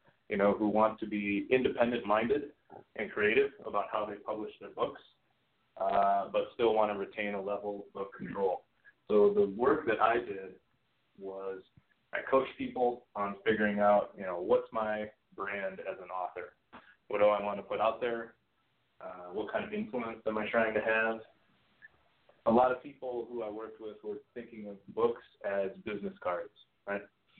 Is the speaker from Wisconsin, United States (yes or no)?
yes; Wisconsin, United States; also born or lived in Colorado / California; now in Austin, United States; I grew up in Wisconsin, just outside of Milwaukee, and I lived in Colorado and California for many years in between, and I just got to Austin, Texas about 3 years ago